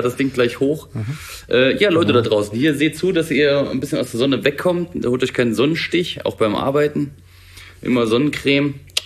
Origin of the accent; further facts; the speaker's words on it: Thuringia, Germany; aus Thüringen, aus dem Landkreis Eichsfeld, da wo ich herstamme.